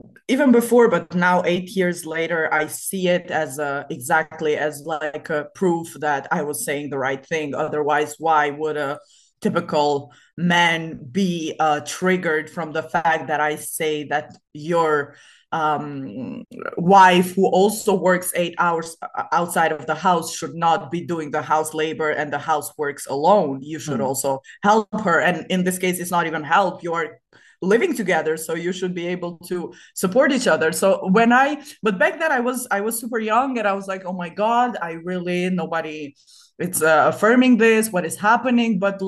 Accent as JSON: {"language": "English", "country": "Kosovo", "tie": "born or raised there", "said": "I was writing about my personal experience as a woman growing up in Kosovo"}